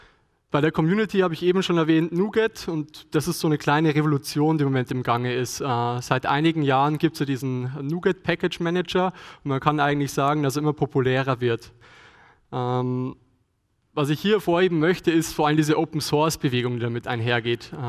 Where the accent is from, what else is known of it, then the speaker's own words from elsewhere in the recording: Regensburg, Bavaria, Germany; Ich komme aus Regensburg, bin dort Doktorand in der theoretischen Teilchenphysik